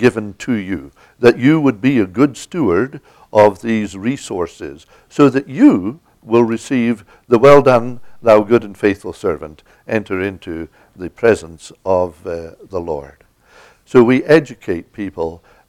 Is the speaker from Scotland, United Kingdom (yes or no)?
yes; Scotland, United Kingdom; also born or lived in Angola / Zimbabwe; But when I go back to Scotland, they don't regard me as a Scot. I don't talk like a Scot. No, they don't think I'm a Scot. But I am proud to be a Scot, you know.